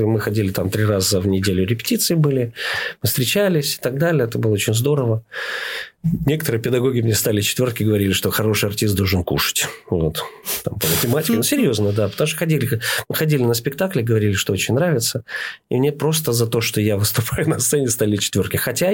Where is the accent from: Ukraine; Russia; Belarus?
Ukraine; Odesa Oblast; Я платил 30 рублей за комнату в Одессе, потому что я из Одесской области, но я жил в Одессе, работал в Ильичевске.